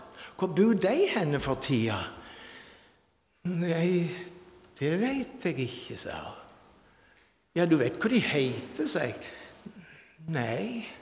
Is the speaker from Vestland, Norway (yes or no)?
no; Hidra, Agder, Norway; hjemme på Hidra, der jeg er fra.